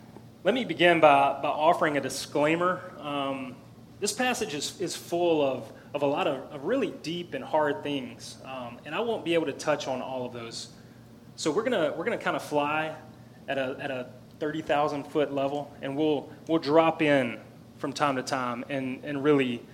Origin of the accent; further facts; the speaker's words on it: Memphis, Tennessee, United States; I am from Memphis.